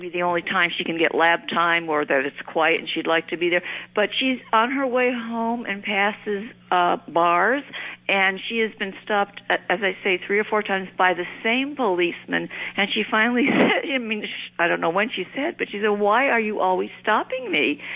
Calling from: Worcester, Massachusetts, United States; I'm calling you from Worcester.

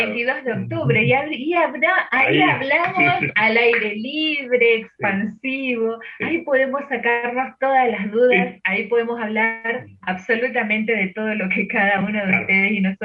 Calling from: Carmen de Areco, Buenos Aires Province, Argentina; desde Carmen de Areco.

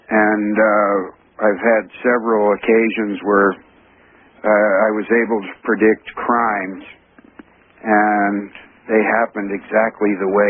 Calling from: California, United States; I'm from Southern California.

